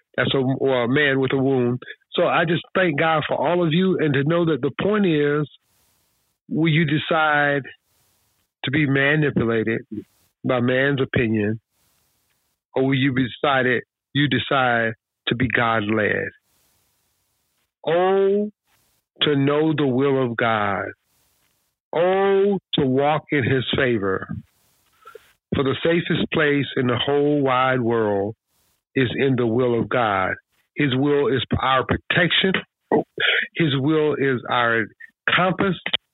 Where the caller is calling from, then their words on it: California, United States; I'm calling from California.